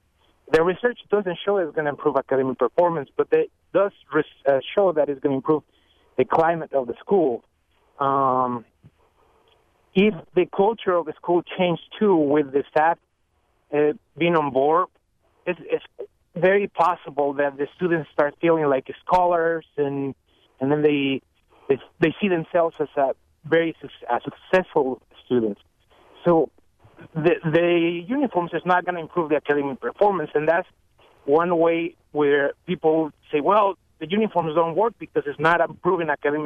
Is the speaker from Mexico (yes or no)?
yes; Mexico; English is a second language; also born or lived in Texas; now in Minnesota, United States; I grew up in Mexico wearing uniform, and then I have been an assistant principal and principal here, first in Texas and now in Minnesota.